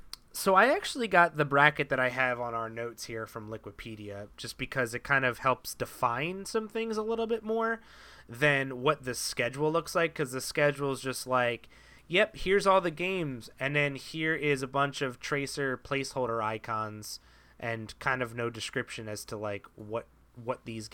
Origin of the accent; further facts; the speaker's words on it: Philadelphia, Pennsylvania, United States; It's kind of in my blood to hate New York just because I'm from Philadelphia, but you're saying this on the other podcast. Like, we're both from cities that hate New York teams.